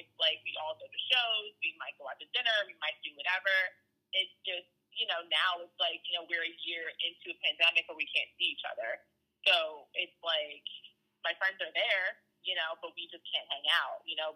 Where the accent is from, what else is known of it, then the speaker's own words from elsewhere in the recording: New York, United States; Now, granted, I'm a New Yorker, so my family's all here